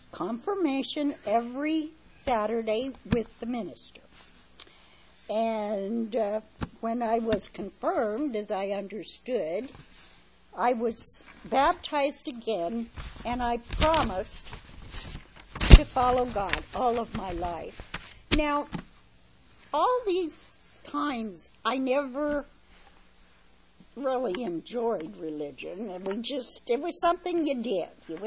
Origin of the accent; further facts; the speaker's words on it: Lewistown, Montana, United States; born there; Well, I was born in Lewistown, Montana, in the dead of winter, but I still love the snow.